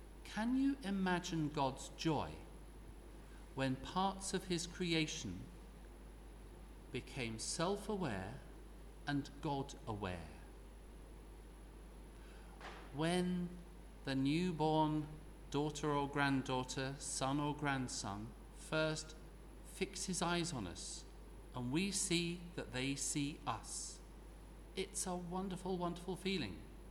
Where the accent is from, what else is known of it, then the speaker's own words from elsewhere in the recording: England, United Kingdom; I became conscious as a young man of being English, with good things and bad things.